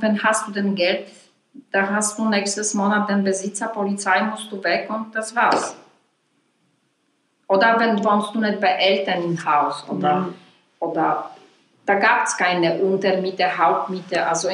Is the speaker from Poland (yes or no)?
yes; Poland; German is a second language; ich bin eine Polin